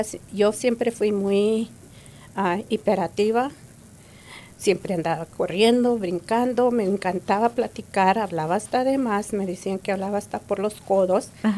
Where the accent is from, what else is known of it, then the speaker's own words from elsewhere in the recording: Texas, United States; born there; Yo soy nacida en el Valle de Texas, como decimos, en el Valley, y mis abuelos eran de Laredo, México, ajá, de Nuevo León y Tamaulipas.